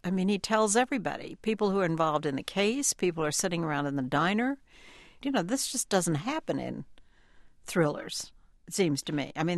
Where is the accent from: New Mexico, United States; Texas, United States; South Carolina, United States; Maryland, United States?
New Mexico, United States; you are living in my home state of New Mexico now